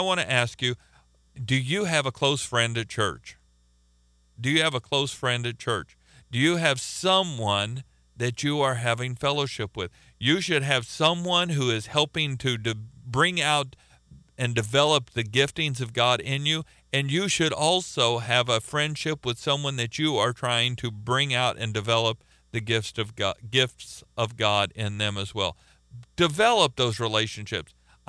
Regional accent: Oklahoma, United States; now in Chicago, United States; because I encountered this when I first moved to Chicago. I'm from Oklahoma. We're pretty friendly.

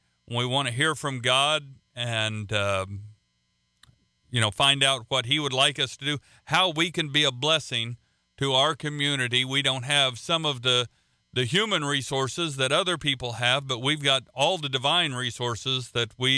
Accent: the South, United States; And yes, I am from the South.

